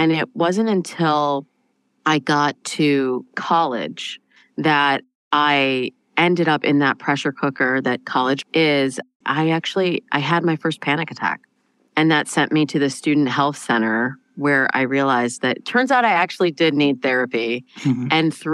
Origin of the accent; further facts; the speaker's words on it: East Lansing, Michigan, United States; I think, began in my hometown of East Lansing, Michigan, a kind of unique background.